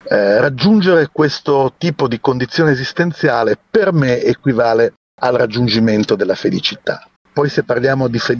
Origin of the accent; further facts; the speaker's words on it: Genoa, Liguria, Italy; Io poi insomma sono un genovese, quindi questo mare ce l'ho davanti, ce l'ho dentro, ce l'ho addosso, anche se non vivo più a Genova.